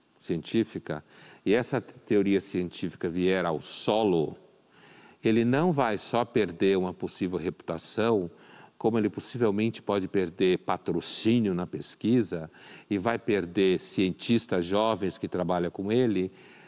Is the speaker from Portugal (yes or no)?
no; Brazil; Eu lembro da minha adolescência, da minha infância no Brasil